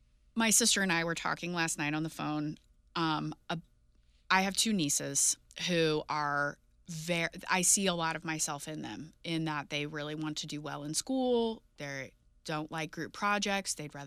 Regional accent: Colorado, United States; Like I grew up in Jeffco.

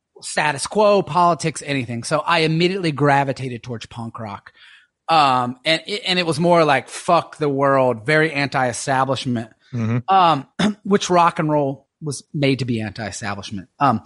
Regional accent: the South, United States; I'm from the South, so I'm very, very Southern as it is.

